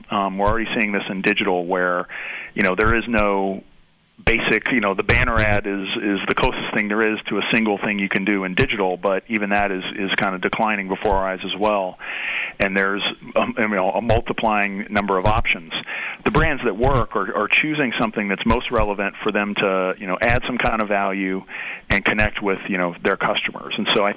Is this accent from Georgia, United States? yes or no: yes; Atlanta, Georgia, United States; now in Cincinnati, United States; I grew up in Atlanta, where we saw incredible fast growth that actually wrecked the quality of life in many ways.